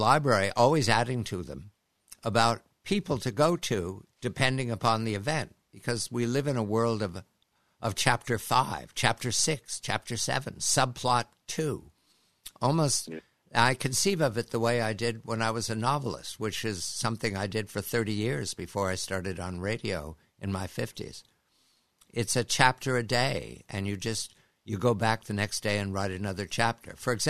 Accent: Pennsylvania, United States; Paul was from Alabama. I'm from Pennsylvania.

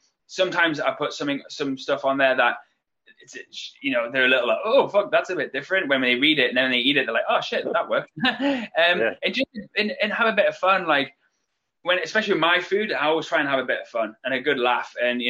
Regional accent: United Kingdom; Being British, like we have small family

